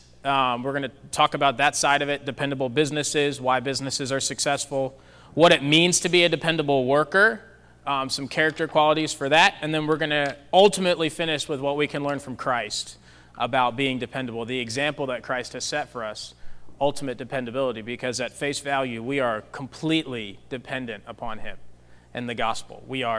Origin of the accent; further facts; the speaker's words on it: Virginia, United States; I am from Virginia, and I've never had Whataburger till I came here. There's no Whataburger on the East Coast.